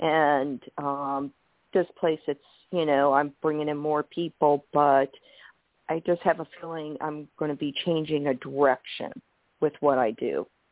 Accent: Florida, United States; I'm from Florida, and it's hot.

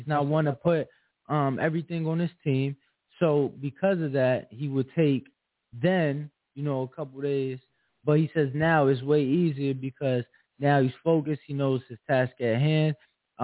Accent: Chicago, Illinois, United States; Bro, I'm from Chicago. You think I'm used to Central Time?

